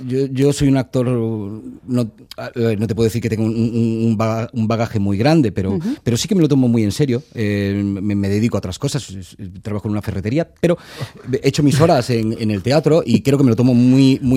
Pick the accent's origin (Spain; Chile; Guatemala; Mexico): Spain; Córdoba, Andalusia; Teníamos allí en Córdoba, yo soy de Córdoba, teníamos un teatro enorme.